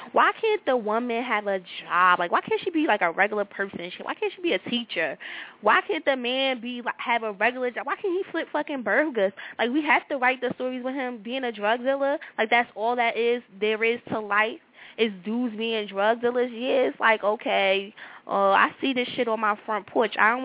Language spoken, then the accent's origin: English; United States; I'm American all day, and I tell people that all the time.